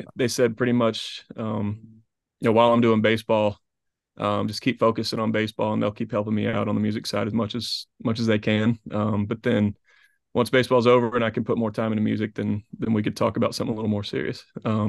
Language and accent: English; Canton, Georgia, United States; Yeah, so I'm from Canton, Georgia.